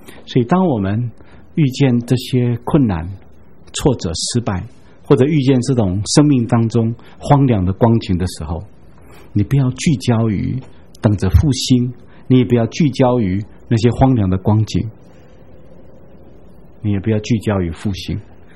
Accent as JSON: {"language": "Chinese", "country": "China", "said": "那我们中国人古代也是这样，就像圣经一样"}